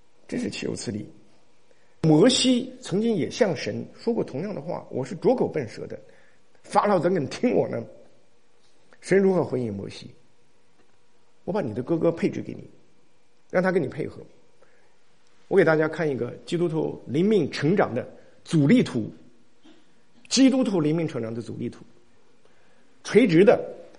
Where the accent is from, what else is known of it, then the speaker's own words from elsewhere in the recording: Inner Mongolia, China; 几年前我路过北京的时候，专门找见我在内蒙